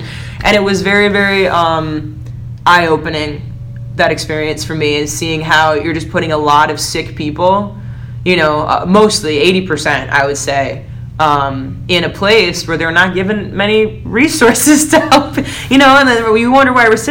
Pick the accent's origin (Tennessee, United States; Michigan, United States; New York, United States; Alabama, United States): Michigan, United States; Bloomfield Hills; I'm from Bloomfield Hills.